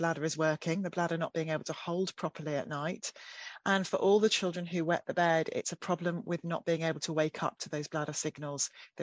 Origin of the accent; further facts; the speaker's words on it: United Kingdom; But the trouble with being British is there are certain topics of conversation that we don't discuss